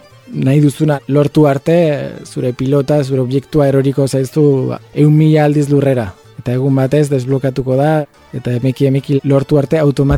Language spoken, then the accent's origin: Basque; Vitoria-Gasteiz, Basque Country, Spain; unibertsitate garaia bukatu eta berriz sorterrira itzuli nintzen Gasteizera